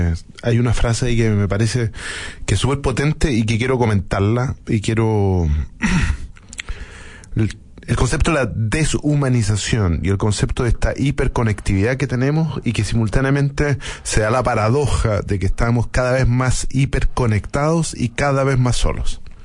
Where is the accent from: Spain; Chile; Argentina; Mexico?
Chile